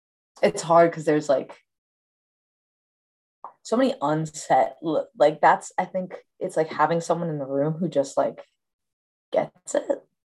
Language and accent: English; Austin, Texas, United States; Austin, Texas. Right. And so, like, Austin is fairly white, but, like, there's definitely, like, pockets of mostly, like, Latinx people, but there's also pockets of Black people. But I lived in, like, a super white suburb